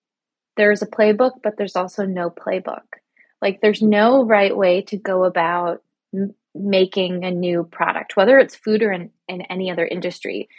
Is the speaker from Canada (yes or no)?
yes; Canada; now in New York City, United States; I'm actually Canadian, so I was doing all of this in Canada. And then I moved to New York City to do a graduate degree at NYU.